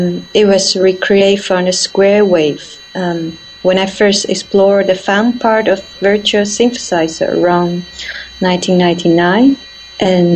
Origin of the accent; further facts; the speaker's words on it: Taiwan; now in Basel, Switzerland; I came from Taiwan and have been living in Basel for a year and a half now.